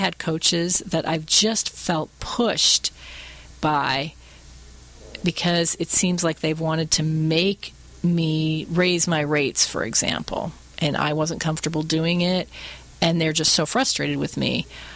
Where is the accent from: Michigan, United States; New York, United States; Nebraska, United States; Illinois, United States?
Michigan, United States; And it started way back when I grew up in Michigan, and I was frustrated with the weather.